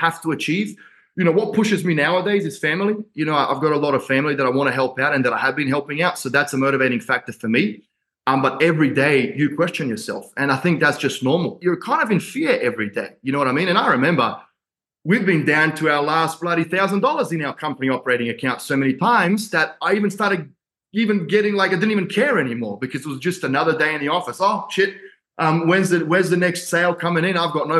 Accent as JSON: {"language": "English", "country": "Australia", "said": "I'm blessed to be able to live here. This is the only country that I will die for, even though I'm Australian and my parents are Croatian. I love Australia."}